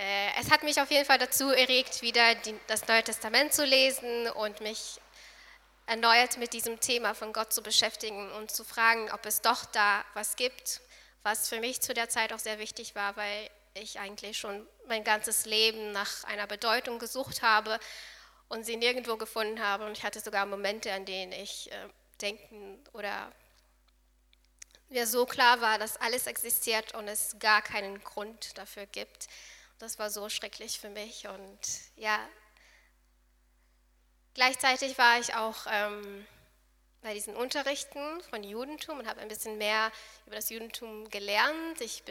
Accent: Israel; wie Aaron schon gesagt hat, und ich bin in Israel aufgewachsen. Meine Eltern waren messianische Juden

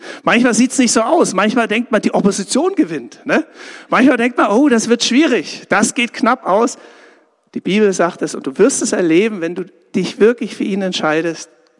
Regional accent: Saxony, Germany; Saxonia, meine Heimat, ne, Sachsenquelle.

